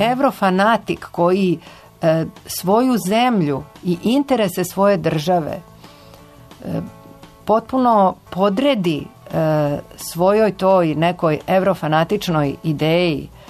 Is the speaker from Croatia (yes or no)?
yes; Croatia; iz Hrvatske podelim sa slušaocima neka moja iskustva